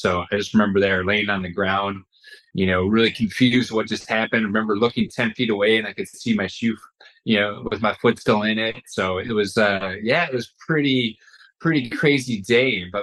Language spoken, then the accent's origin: English; Wisconsin, United States; I grew up in Wisconsin and helped my dad out on the farm.